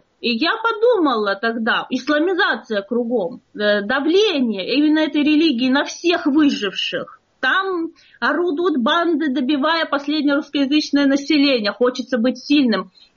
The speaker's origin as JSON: {"language": "Russian", "region": "Chechnya", "country": "Russia", "said": "мы из Чечни, и видели, поначалу я ведь была в платке, в длинных одеждах, и тут выяснялось, что я чеченка."}